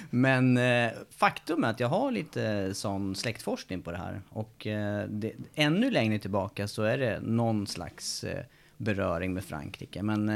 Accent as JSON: {"language": "Swedish", "town": "Stockholm", "region": "Stockholm County", "country": "Sweden", "tie": "born or raised there", "said": "Jag föddes i Stockholm, Sabbatsbergs sjukhus. Min pappa från Stockholm, min mamma från Eskilstuna. Jobbade i Stockholm på den tiden. Uppväxt de inledande åren på Beckomberga."}